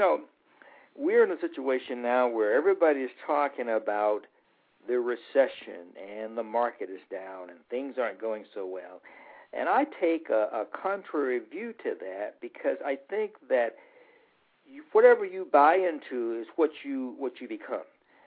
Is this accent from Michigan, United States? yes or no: no; Birmingham, Alabama, United States; also born or lived in Los Angeles; Well, I grew up in Birmingham, Alabama, and I always knew that I wanted to do something to contribute to the universe and to help others